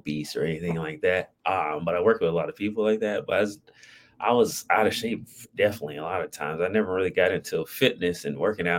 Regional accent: Phoenix, Arizona, United States; I'm from Phoenix, Arizona.

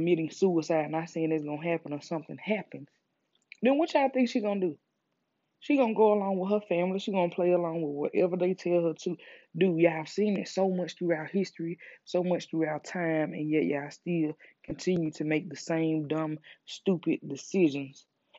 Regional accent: the South, United States; People gonna look at y'all side. I'm from the South, so I know.

